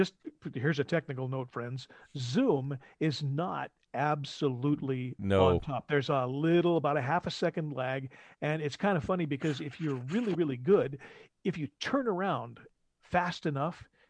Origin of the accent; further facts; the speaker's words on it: Seattle, Washington, United States; his high school is in Tacoma and I grew up in Seattle.